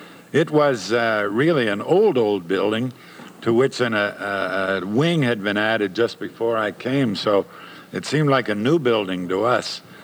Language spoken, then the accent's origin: English; Pennsylvania, United States; I've testified to the fact that this is my hometown. I'm tremendously indebted to it.